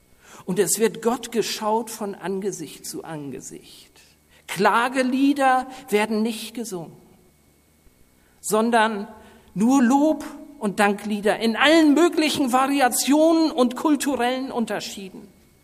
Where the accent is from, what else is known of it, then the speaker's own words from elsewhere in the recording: Gödenstorf, Lower Saxony, Germany; die ich auch noch in der Kinderstunde als Kind in meinem Heimatdorf Gödensdorf erlebt habe